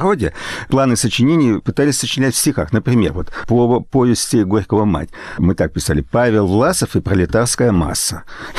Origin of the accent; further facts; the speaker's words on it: Riga, Latvia; moved away as an adult; Я приехал из Риги в Ленинград учиться таким очень самонадеянным детём